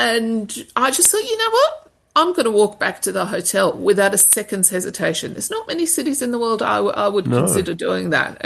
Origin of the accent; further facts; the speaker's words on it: Sydney, New South Wales, Australia; so I'm from Sydney, and in Sydney when I was growing up